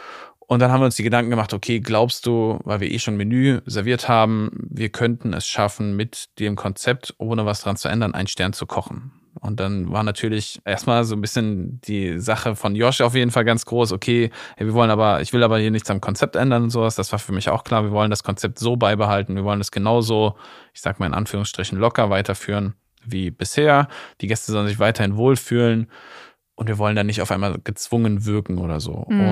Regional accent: Rhineland-Palatinate, Germany; Ich bin ein Kind der Mittelmosel, das heißt, ich komme aus Rheinland-Pfalz. Bin da ganz behütet in einem kleinen Ort aufgewachsen

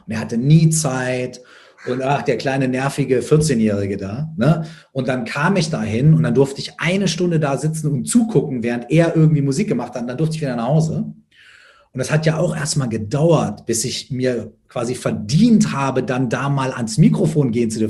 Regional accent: Minden, North Rhine-Westphalia, Germany; born or raised there

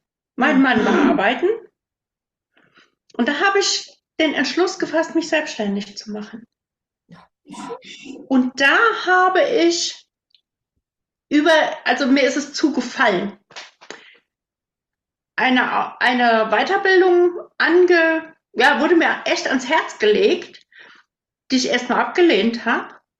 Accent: Hesse, Germany; So 15, 18 Kilometer von Herborn aus, das ist ja so ein bisschen ein Begriff, Richtung Westerwald hoch. Und da bin ich wirklich mitten im Wald groß geworden. Ganz einsam, mit einem riesen See vor der Tür.

